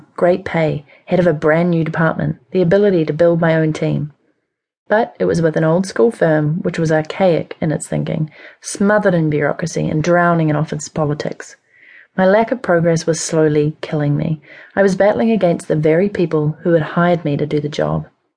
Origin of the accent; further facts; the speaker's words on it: New Zealand; I grew up in New Zealand, one of the most beautiful countries in the world, where my European parents had settled after a world tour honeymoon.